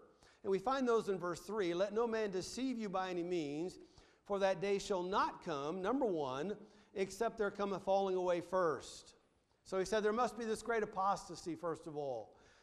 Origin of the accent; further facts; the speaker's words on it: Twin Falls, Idaho, United States; I was raised in Twin Falls, Idaho. Anybody ever been to Twin Falls, Idaho?